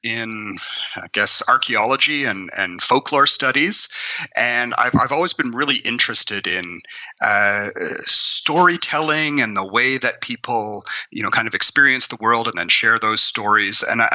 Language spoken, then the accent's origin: English; Ontario, Canada; now in Newfoundland, Canada; I grew up in Ontario, in kind of central Canada. And then in the early 90s, I moved out to the Atlantic coast, to the island of Newfoundland.